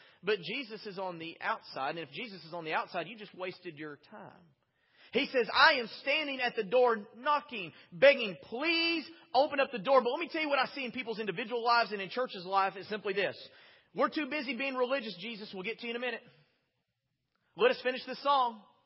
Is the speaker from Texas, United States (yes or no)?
yes; Dallas, Texas, United States; I was going to college there. I'm from Dallas.